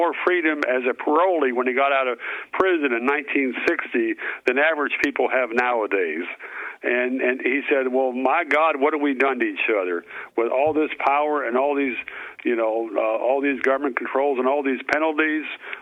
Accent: Virginia, United States; also born or lived in Iowa; Well, I was born in Iowa, raised in the mountains of Virginia. Went to school off and on at Virginia Tech.

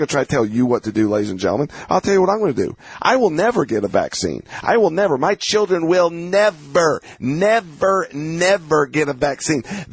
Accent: Southern US, United States; See, I grew up in the South. Southern people, they got that fire in them.

